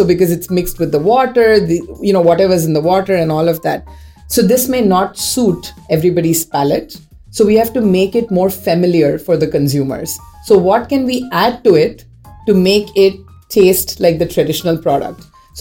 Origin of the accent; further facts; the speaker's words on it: India; And, you know, I'm Indian. I love my spice and sour and sweet and all of that.